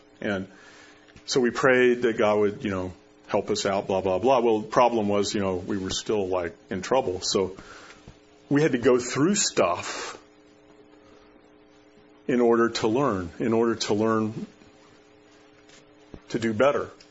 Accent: Florida, United States; I grew up in Florida. Man, every afternoon, you knew it was going to rain.

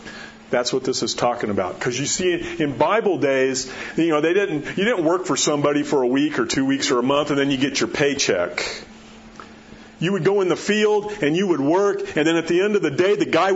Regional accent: Florida, United States; There's a surf shop that I've gone to for years and years when I grew up in Florida, Ron John's, right?

